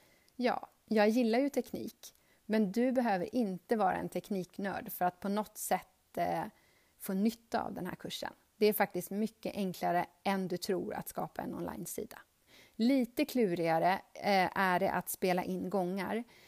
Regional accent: Norrtälje, Stockholm County, Sweden; now in Borås, Sweden; Jag flyttade till Borås från östkuststaden Norrtälje där jag är uppvuxen.

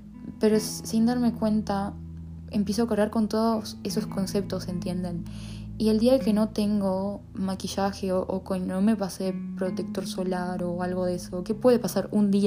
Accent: Artigas, Uruguay; now in Pando, Uruguay; vivo en Artigas, pero estoy estudiando en Pando, o sea, en Capital. Bueno, estoy viviendo en Pando y estudio en Capital, pero soy de Artigas

